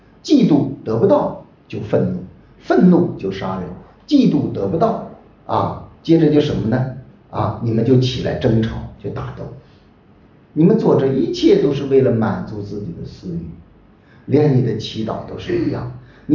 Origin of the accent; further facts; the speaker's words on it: China; 我们中国人特别注重面子